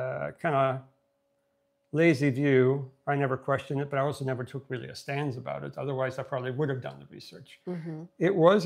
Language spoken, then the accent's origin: English; Sweden; And I grew up in Sweden, which is very pro-Palestinian because we had refugees.